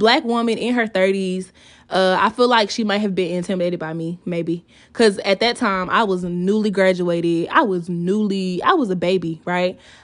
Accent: Decatur, Georgia, United States; now in Kansas City, United States; I am still in the adjustment phases of living here in Kansas City, Missouri. If you are unaware, I am from Decatur, Georgia. So that is a city in the metropolitan area of Atlanta, just to be specific

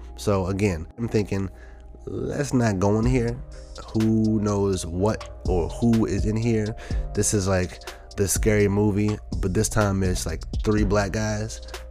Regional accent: Maryland, United States; there's an abandoned building where we grew up in Maryland

